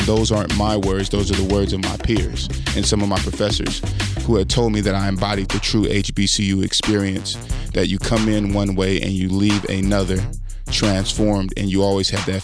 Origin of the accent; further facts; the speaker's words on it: California, United States; I'm from California, growing up in foster care from 9 months until 18 years old, very rigid, with gold teeth in my mouth, big jeans, Air Maxes and Jordans.